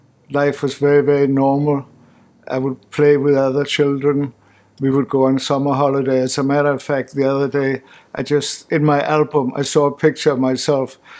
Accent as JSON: {"language": "English", "town": "Odense", "region": "Southern Denmark", "country": "Denmark", "tie": "born or raised there", "said": "There were very few Jewish people living in my hometown, Odense."}